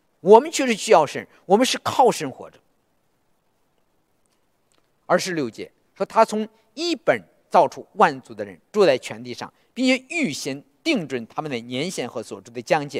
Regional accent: China; 我们中国人啊，还有啊华人，我们有一种错误的观念啊。

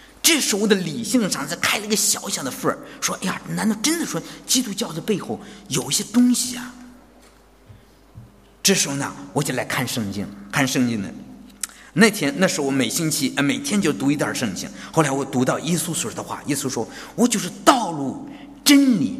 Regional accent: China; now in Australia; 我们从中国来的人，我们都相信只有科学好像能够拯救国似的

